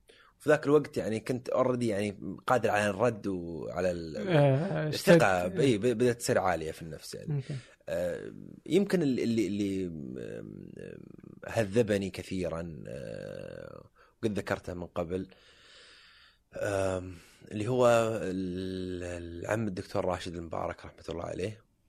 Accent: Jubail, Eastern Province, Saudi Arabia; أنا ما جلست في محضن العائلة يعني في الأحساء, أنا ربيت في مدينة الجبيل الصناعية.

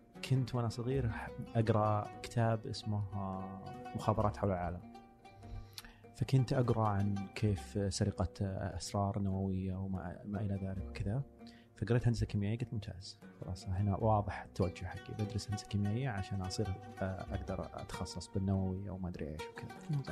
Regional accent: Buraydah, Al-Qassim, Saudi Arabia; لأنه أنا مثلاً جاي من بريدة ما عمري طلعت إلا الرياض

